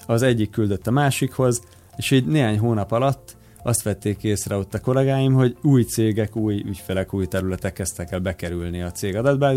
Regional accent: Nyírmada, Szabolcs-Szatmár-Bereg, Hungary; mivel egyébként nyírmadai vagyok, és Nyíregyháza környékén nőttem föl

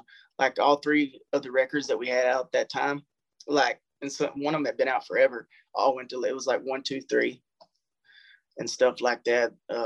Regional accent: Texas, United States; yeah, of course, we're from Texas, but why can't people in London listen to it?

